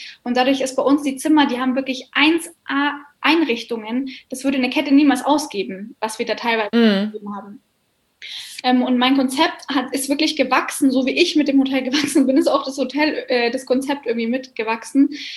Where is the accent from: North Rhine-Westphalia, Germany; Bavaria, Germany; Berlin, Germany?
Bavaria, Germany; In Deutschland, also bei uns in Bayern sind wir ja gar nicht am Meer.